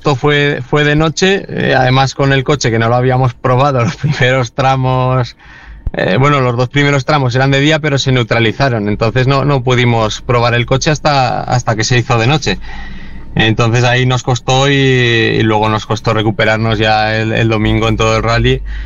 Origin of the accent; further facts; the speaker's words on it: Teruel, Aragon, Spain; soy un piloto de Teruel